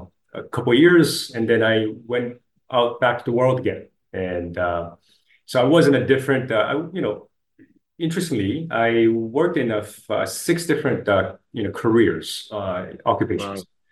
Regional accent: Philippines; you know, I grew up in the Philippines, and as a Korean, you know, Korea used to be one of the poorest countries in the world.

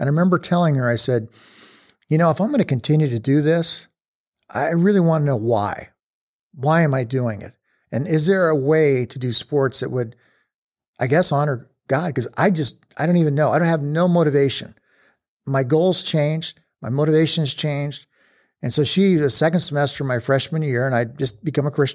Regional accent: Lincoln, Nebraska, United States; And so I did not have the religious background like a lot of people did in the 60s, even growing up in Lincoln.

